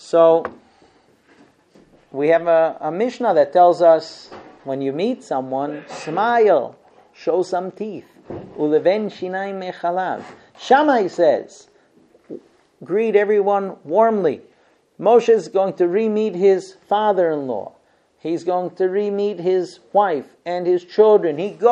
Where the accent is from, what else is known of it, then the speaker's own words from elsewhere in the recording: United States; But I come from the United States, and I can tell you that I see a lot of positive in the United States.